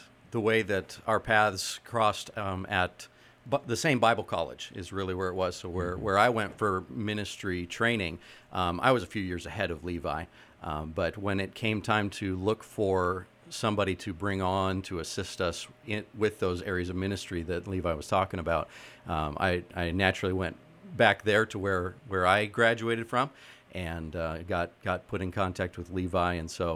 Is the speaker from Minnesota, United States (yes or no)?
yes; Crookston, Minnesota, United States; I'm kind of a lifer from around here, right? From born and raised in Crookston, and had a couple of ministries in other states and areas